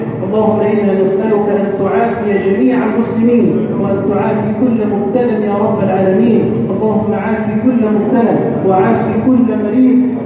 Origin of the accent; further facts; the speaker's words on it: Egypt; واحفظ بلدنا مصر من شر الأشرار